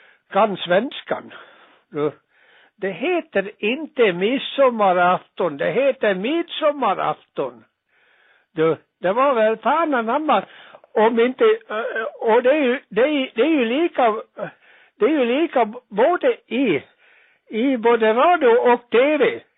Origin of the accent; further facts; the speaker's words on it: Dalarna County, Sweden; Jag är själv ifrån Dalarna, men jag säger, jag kan svenska